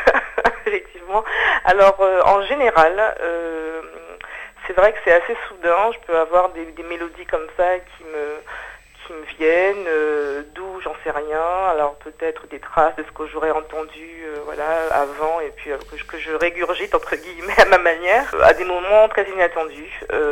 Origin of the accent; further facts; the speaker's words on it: Guadeloupe; moved away as an adult; j'ai grandi en Guadeloupe, donc jusqu'à mes 18 ans en tout cas, voilà, j'ai baigné dans créole, même si évidemment on parlait aussi français hein, chez moi